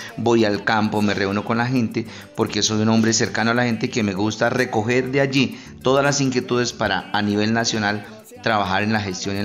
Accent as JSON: {"language": "Spanish", "town": "Quetame", "region": "Cundinamarca", "country": "Colombia", "said": "Yo soy de Cundinamarca, de Quetame, Cundinamarca, un pueblo oriente de este departamento."}